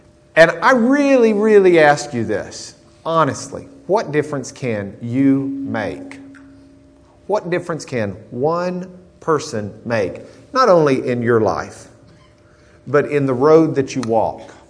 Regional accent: Lubbock, Texas, United States; I think in part because we grew up in Lubbock

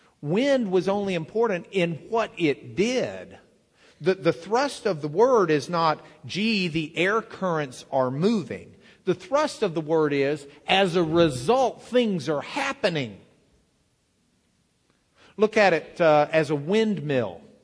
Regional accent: Lubbock, Texas, United States; I grew up in Lubbock. We have wind. We have like hurricanes every spring.

